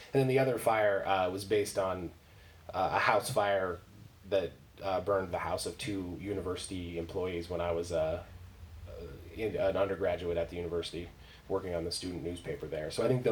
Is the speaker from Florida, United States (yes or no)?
no; Missoula, Montana, United States; Like, growing up in Missoula, there were a lot of Eastern European and, like, Southeast Asian immigrants who had come over, refugees.